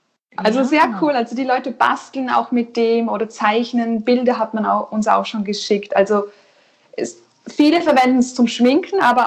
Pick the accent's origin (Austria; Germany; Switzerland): Austria; wir sind eigentlich Österreicher.